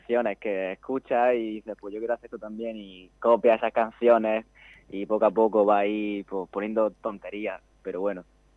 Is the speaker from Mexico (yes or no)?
no; Carbonera, Spain; que es el código postal de mi pueblo, de aquí de Carbonera.